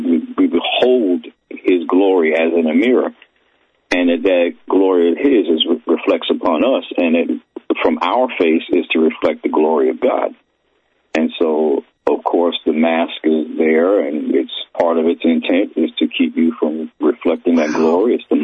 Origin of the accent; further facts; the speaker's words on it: Brooklyn, New York, United States; Yeah, well, of course, I'm from New York. I'm from Brooklyn. And in my growing up there